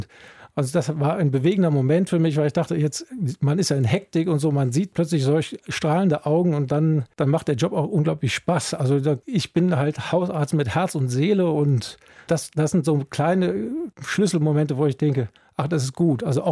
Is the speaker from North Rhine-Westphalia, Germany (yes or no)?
yes; Cologne, North Rhine-Westphalia, Germany; born there; ich bin sogar in Köln-Kalk geboren.